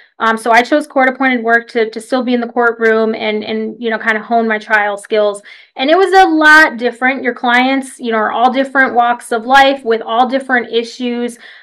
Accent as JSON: {"language": "English", "region": "Michigan", "country": "United States", "said": "So, you know, I'm from Michigan"}